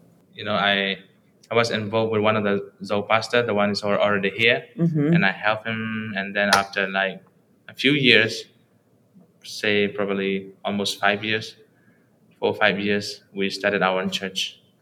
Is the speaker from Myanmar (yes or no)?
yes; Myanmar; English is a second language; moved away as an adult; also born or lived in Malaysia; now in United States; I'm originally from Burma. I came here as a refugee.